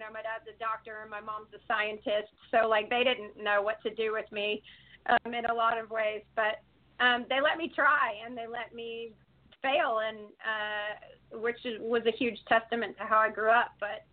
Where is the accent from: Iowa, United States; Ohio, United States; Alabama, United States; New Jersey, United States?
Alabama, United States; Right. So I grew up in Alabama, and I was born with my physical circumstance.